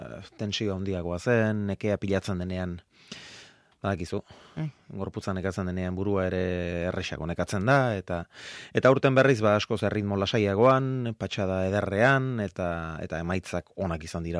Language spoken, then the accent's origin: Basque; Azpeitia, Basque Country, Spain; legez Azpeitiarra naiz, baina sustraiak kasi gehiago ditut Azkoitian, bakarrizketan ari naizenean, neure buruarekin izketan ari naizenean, batzuetan Azpeitieraz aritzen naiz, besteetan Azkoitieraz